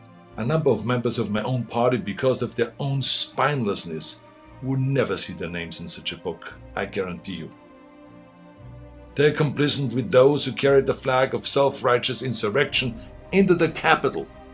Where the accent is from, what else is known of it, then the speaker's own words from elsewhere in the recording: Austria; I grew up in Austria.